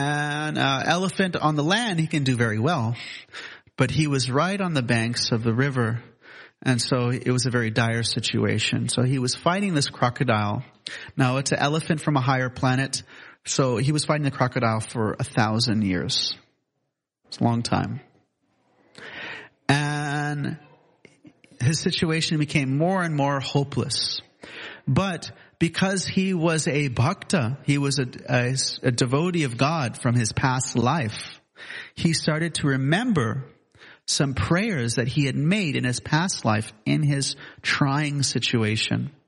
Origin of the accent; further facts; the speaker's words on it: United States; I grew up in America.